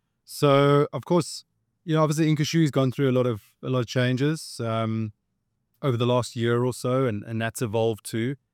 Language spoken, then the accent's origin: English; South Africa; we're all from South Africa. We all worked in the safari industry for a long time.